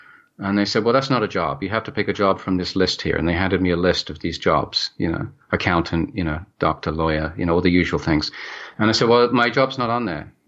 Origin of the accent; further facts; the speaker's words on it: London, United Kingdom; So, you know, I mean, I grew up in England, in London